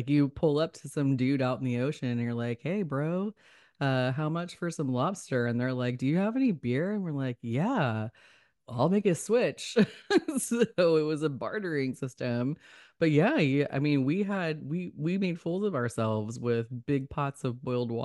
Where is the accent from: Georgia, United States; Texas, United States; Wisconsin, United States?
Texas, United States; But, you know, I grew up in Texas. Texas is close to Mexico.